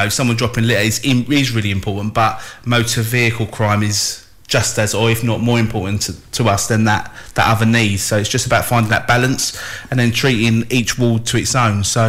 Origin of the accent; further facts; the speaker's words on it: Kennington, London, United Kingdom; But because I'm from there, I was born in Kennington, I still live in Kennington, and I police Kennington.